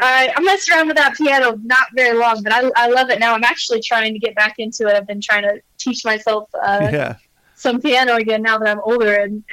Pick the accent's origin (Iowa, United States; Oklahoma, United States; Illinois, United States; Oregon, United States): Oregon, United States; Klamath Falls; I grew up in Southern Oregon, Klamath Falls, about 20 miles north of California, the California border